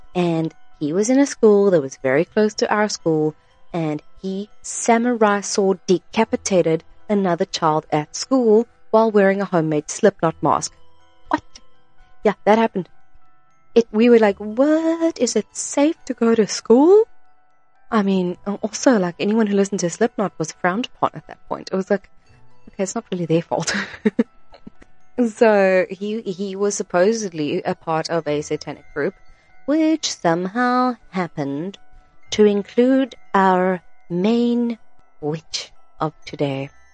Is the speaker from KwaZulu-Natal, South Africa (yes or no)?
no; Krugersdorp, Gauteng, South Africa; I was born right there in Krugersdorp Private Hospital in the middle of Krugersdorp